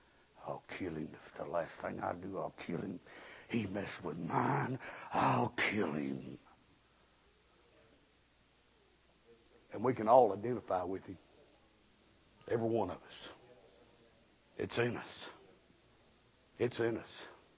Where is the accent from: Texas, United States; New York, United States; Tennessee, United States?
Texas, United States; Where I'm from in Texas, I was born in Lampasas County, had the Taylors.